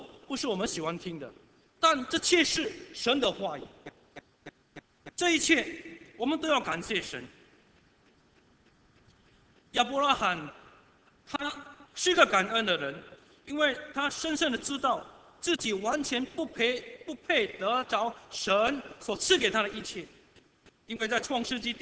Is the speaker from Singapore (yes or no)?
yes; Singapore; 今天特别是我们新加坡人，当我们能够在一个舒适的环境里面敬拜神的时候